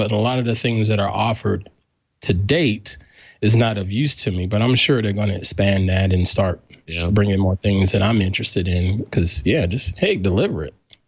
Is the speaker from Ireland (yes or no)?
no; Southern United States, United States; Hey, I'm a Southerner.